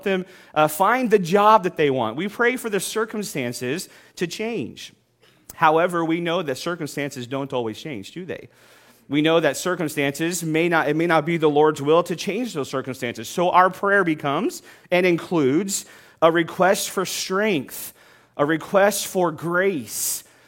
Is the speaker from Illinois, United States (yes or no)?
no; Oklahoma, United States; You know, I remember growing up in Oklahoma that I prayed that many times because there were tornadoes at the doorstep.